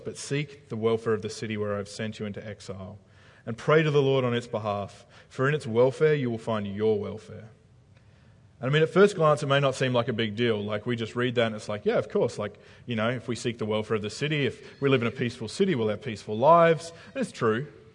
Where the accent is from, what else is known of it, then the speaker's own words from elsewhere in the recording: Australia; moved away; I haven't lost the fact that I'm an Australian, but I'm an Australian living in a land that's not my own.